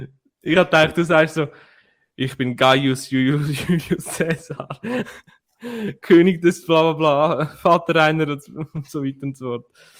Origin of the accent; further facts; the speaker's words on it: Brugg, Aargau, Switzerland; Bei uns in Brugge war Jugendfest.